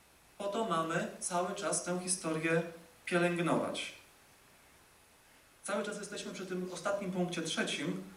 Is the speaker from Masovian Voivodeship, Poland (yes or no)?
no; Tarnów, Lesser Poland, Poland; Zresztą jesteśmy krajanami, bo jestem spod Tarnowa